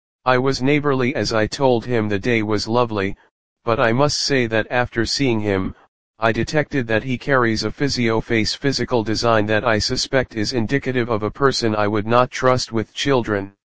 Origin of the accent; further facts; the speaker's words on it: Canada; breaches to my freedom as a Canadian